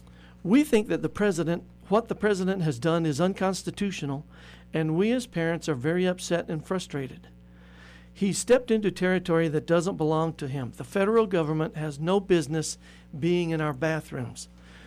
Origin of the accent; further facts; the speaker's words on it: South Carolina, United States; And let me tell you, I grew up in South Carolina, and when I was a boy, I remember going to the Woolworth store or any of those dime stores downtown